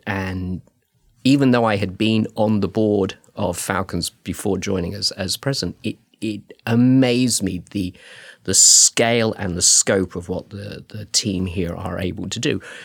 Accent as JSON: {"language": "English", "country": "United Kingdom", "said": "I'm probably tell from my accent, I'm from the UK. We were locked down for over a year in the UK."}